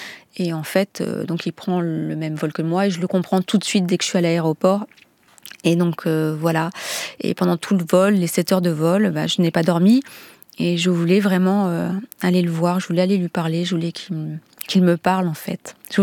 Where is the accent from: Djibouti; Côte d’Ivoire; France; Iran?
Djibouti; Et c'est vrai que quand j'étais enfant à Djibouti